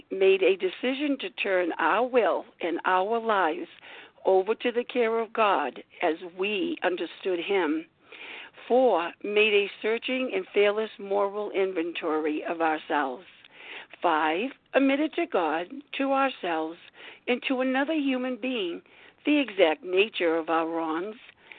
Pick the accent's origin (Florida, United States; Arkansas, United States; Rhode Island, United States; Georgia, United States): Rhode Island, United States; I'm from Rhode Island, recovered in Rhode Island.